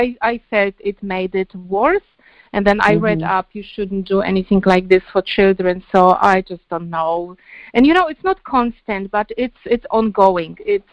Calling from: Sydney, New South Wales, Australia; I'm calling from Australia, from Sydney.

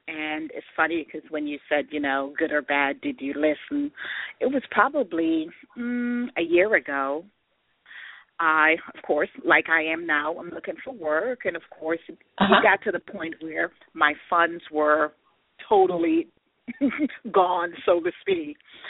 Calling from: Washington, District of Columbia, United States; I'm calling from Washington, D.C.

